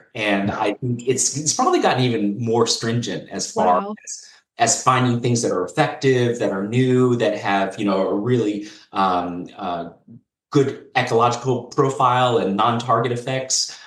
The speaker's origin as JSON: {"language": "English", "town": "Fresno", "region": "California", "country": "United States", "tie": "born or raised there", "said": "I grew up in Fresno, California. So that's, you know, like the fruit and vegetable basket of the world, right?"}